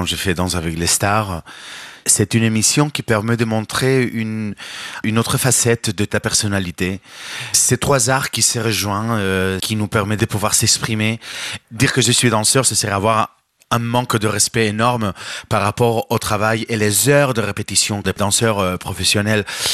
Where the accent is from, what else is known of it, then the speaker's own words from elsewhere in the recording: Alicante, Valencian Community, Spain; now in France; Non, mais évidemment que ça me manque l'Espagne, ça me manque l'ambiance